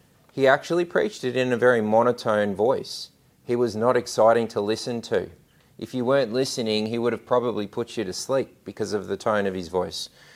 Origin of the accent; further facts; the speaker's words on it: Australia; Citizenship is what country do you belong to? Well, I'm Australian and I haven't changed that.